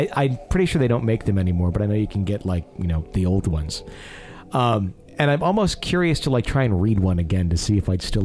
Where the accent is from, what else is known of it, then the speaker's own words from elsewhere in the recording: Johannesburg, Gauteng, South Africa; As a child, I was growing up in Johannesburg, South Africa, with my parents.